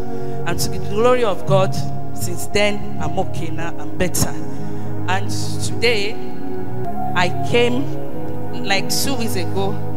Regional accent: Ekiti, Nigeria; I'm from Ekiti State.

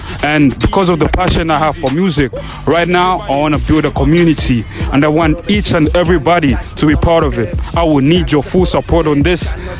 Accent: Zambia; I come from Zambia. That's right, I'm coming from the Z.

